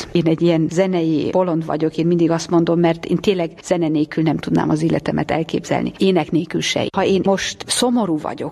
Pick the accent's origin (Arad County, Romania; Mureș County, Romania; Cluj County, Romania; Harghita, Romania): Arad County, Romania; Socodor; now in Hungary; Én Kisiratoson születtem, az egy picuri kis magyar falu, lehet egy olyan 6 kilométerre a magyar határtól, Romániában.